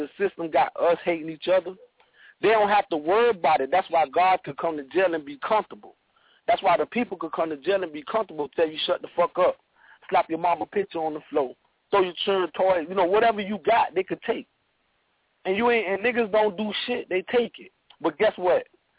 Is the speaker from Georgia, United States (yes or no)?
yes; Savannah, Georgia, United States; But we ain't going to kick it because I'm from Savannah. I'm from Georgia and you from New York. So I'm a lame or I'm a country nigga.